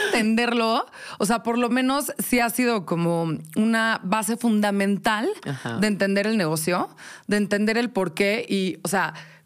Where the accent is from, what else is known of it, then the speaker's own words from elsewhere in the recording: Mexico City, Mexico; Soy de la Ciudad de México.